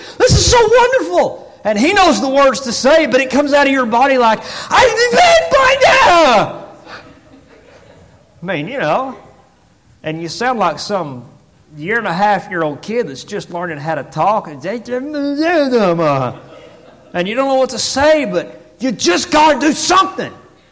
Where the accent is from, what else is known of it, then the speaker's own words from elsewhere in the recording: Seymour, Tennessee, United States; I grew up in First Baptist Church of Seymour, Tennessee.